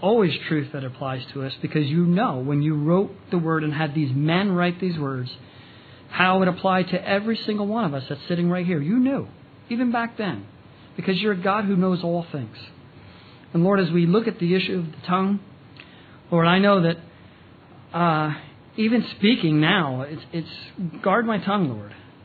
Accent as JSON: {"language": "English", "region": "New Jersey", "country": "United States", "accent": "Jersey", "said": "And I'll say, we're from New Jersey. And they'll say, oh, I thought I noticed that Jersey accent."}